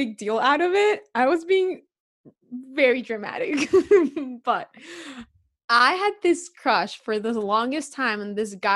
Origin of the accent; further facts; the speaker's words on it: Chile; oh, I'm from Chile.